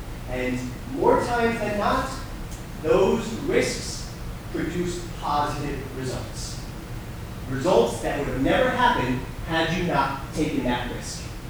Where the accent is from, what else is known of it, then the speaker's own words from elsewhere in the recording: New Jersey, United States; born and raised in New Jersey, I come from a very traditional Italian family.